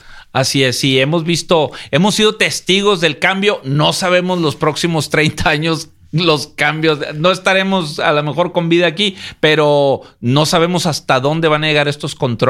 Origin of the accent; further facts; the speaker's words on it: Mexico; Piensa que uno como mexicano pues se va a quedar allá, a trabajar.